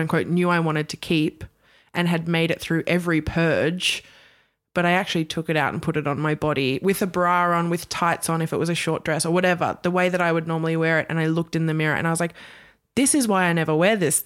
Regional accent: Australia; So obviously I put in, I'm coming from Australia

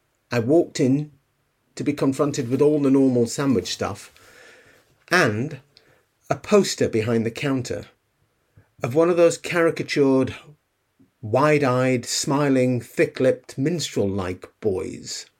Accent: Yorkshire and the Humber, United Kingdom; I'd just turned 20 years old. I'm from Yorkshire

